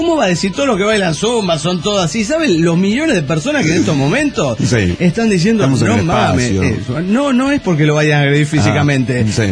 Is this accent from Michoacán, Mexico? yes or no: no; Puebla, Mexico; de Puebla, México.